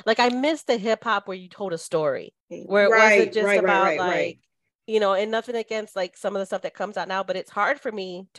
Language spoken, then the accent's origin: English; Detroit, Michigan, United States; cause I'm from Detroit. So I grew up in a, you know, predominantly urban neighborhoods from the hood.